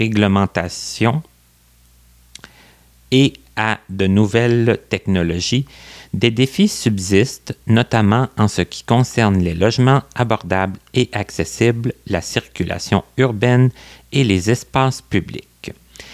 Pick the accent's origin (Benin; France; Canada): Canada; Quebec; Moi, je suis de l'Abitibi